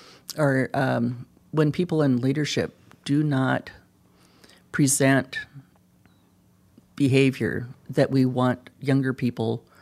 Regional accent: South Dakota, United States; First of all, I grew up in Jones County, and being a West River Democrat, going back to the old days

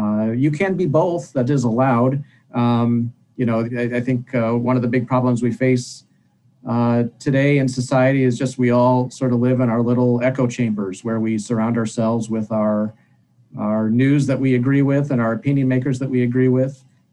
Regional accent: Springfield, Illinois, United States; I read my hometown paper, the State Journal Register, every morning, still a subscriber after all these years and after working there for so long as well.

